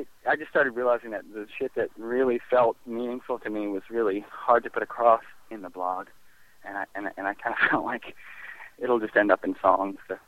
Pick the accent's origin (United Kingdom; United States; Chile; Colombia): United Kingdom; England; born there; I was born in England